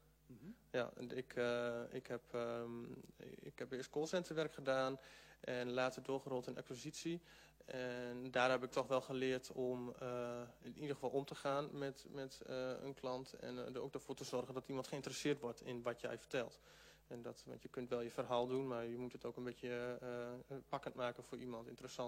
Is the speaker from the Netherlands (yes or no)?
yes; Groningen, Netherlands; Ik kom zelf uit Groningen en ik wil niemand tegen de schenen trappen natuurlijk.